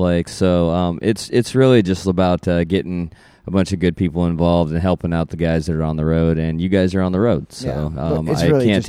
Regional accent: Oregon, United States; You know, we're from Oregon, and they really, for the most part, got it right

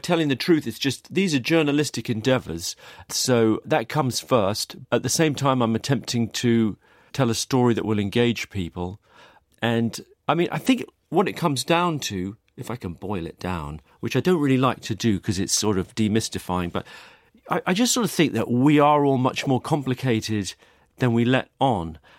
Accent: London, United Kingdom; Okay, so when I was growing up, I grew up in South London

